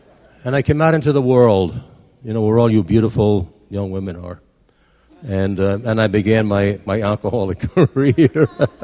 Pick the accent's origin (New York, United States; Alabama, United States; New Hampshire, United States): New York, United States; Brooklyn; born there; now in Little River, United States; I was born in Brooklyn, and I now live in Little River, South Carolina. And when those two accents cross, sometimes you can't understand me